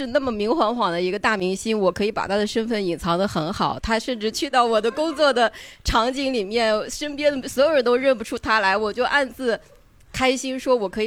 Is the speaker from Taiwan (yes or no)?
no; Shanxi, China; 山西人。